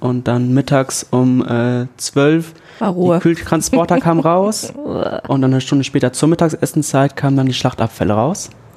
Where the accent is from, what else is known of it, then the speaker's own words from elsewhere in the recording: Ganderkesee, Lower Saxony, Germany; Ich komme aus Ganakesee. Ich habe bisher in Hannover studiert und studiere ab 1.10. Pädagogik hier in Oldenburg.